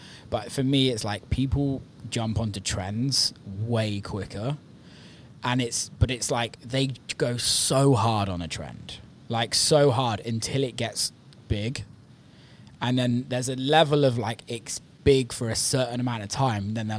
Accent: England, United Kingdom; I'm like, dude, why can't I get an agent in England? Can't even get booked in my hometown.

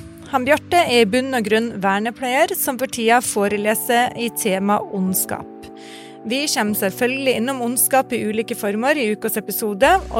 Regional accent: Northern Norway, Norway; Nei, jeg er stolt nordlending, altså.

